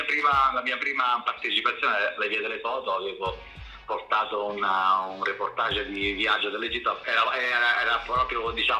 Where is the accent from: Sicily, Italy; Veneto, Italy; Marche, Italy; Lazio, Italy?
Marche, Italy; San Benedetto del Tronto; io sono di San Benedetto del Tronto, un paese sulla riviera marchigiana.